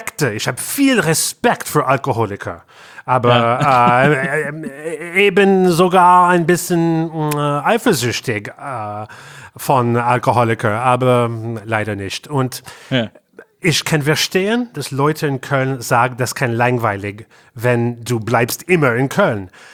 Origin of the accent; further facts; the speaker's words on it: Canada; German is a second language; wir kommen aus Kanada